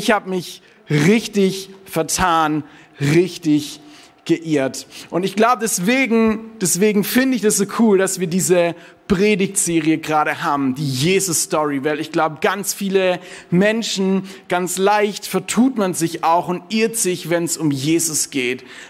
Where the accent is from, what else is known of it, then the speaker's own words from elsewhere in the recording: Baden-Württemberg, Germany; ich bin Schwabe.